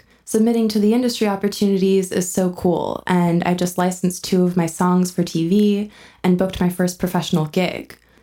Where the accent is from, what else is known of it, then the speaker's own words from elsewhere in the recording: California, United States; I grew up in California playing instruments and always wanted to have a career in music.